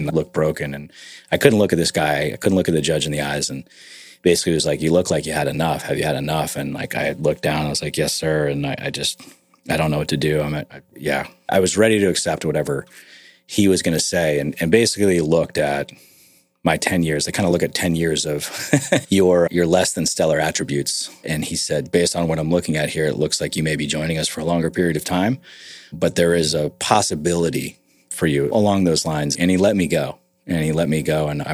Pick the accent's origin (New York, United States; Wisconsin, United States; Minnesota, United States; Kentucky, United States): New York, United States; I'm from New York originally. And kind of moved around the New York area.